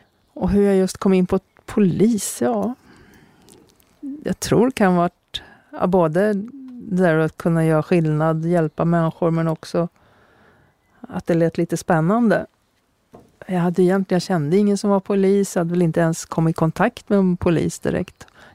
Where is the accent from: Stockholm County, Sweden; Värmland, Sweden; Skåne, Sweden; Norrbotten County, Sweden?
Stockholm County, Sweden; Ingarö; Jag är uppvuxen på Ingarö. Såg väl knappt en polisbil där ute. Det hände inte så mycket heller.